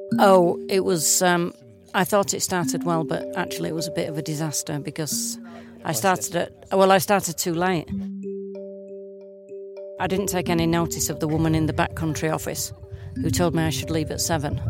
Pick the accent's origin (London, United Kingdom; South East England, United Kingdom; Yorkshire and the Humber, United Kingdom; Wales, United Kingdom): Yorkshire and the Humber, United Kingdom; Leeds; I'm from Leeds in England.